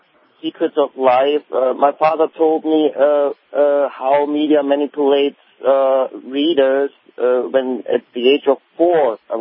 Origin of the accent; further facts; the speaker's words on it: North Rhine-Westphalia, Germany; also born or lived in Hamburg; I was born in Germany, in Hamburg, actually, but I grew up in Rhine area, Cologne, Düsseldorf.